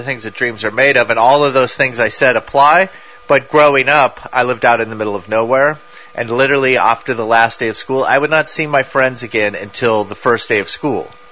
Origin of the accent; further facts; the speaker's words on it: California, United States; for me as a kid growing up in San Diego County, where it was just warm and just everything was great